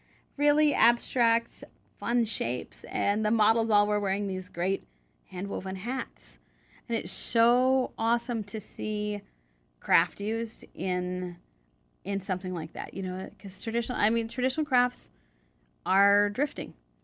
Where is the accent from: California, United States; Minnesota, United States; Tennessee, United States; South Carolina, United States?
Minnesota, United States; Bemidji; we're from Bemidji anyway.